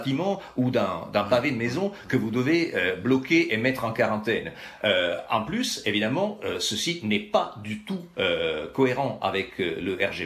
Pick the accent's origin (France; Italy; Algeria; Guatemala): Italy; French is a second language; je pense à l'Italie, d'où je viens, comme oui. On peut deviner mon accent